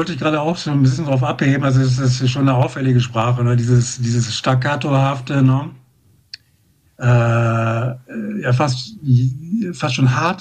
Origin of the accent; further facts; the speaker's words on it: Bielefeld, North Rhine-Westphalia, Germany; moved away; dass ich da ich ja jetzt schon sehr, sehr lange nicht mehr in Bielefeld wohne, aber das natürlich meine Heimatstadt ist und ich da geboren bin